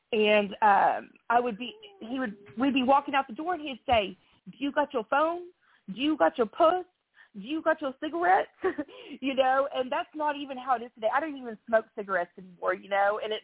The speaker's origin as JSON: {"language": "English", "region": "Oklahoma", "country": "United States", "said": "I'm from Oklahoma, and so I flew my three kids out to Florida for a whole week just a few months ago."}